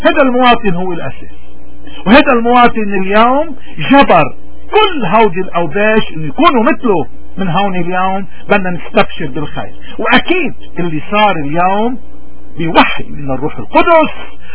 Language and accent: Arabic; Lebanon; نحن اليوم كلبنانيين اي صورة بدنا اياها للبنان؟